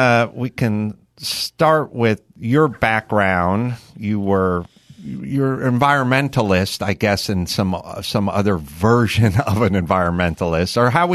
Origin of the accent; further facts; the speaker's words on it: California, United States; Like, we're all born and bred in Southern California. Everyone's been in the same 8 mile square radius for our entire lives.